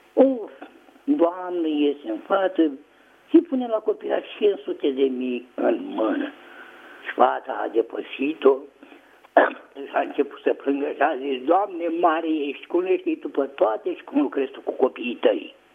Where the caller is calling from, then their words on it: Bucharest, Romania; sunt din București.